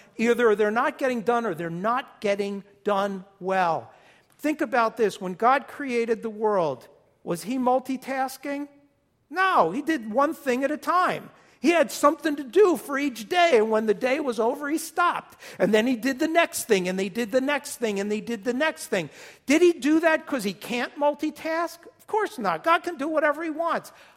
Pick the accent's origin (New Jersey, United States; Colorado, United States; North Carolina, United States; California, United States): New Jersey, United States; Shake you by this or slap you upside the head because I'm from Jersey.